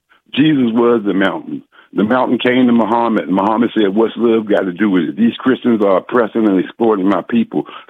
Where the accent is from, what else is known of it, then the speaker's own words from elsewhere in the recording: Maryland, United States; I'm from Prince George's County. Actually, I'm in the Fort Washington area.